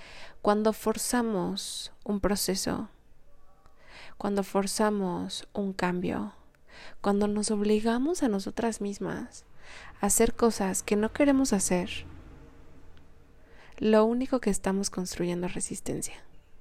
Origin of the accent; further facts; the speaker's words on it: Mexico; ¿Acaso soy mexicana? ¿Eso soy?